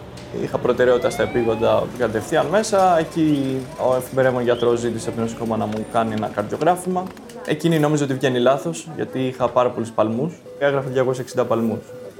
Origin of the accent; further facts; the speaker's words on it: Athens, Attica, Greece; born there; Γεννήθηκα στην Αθήνα και στα 18 έφυγα για να σπουδάσω στην Ακαδημία Εμπειρικού Ναυτικού.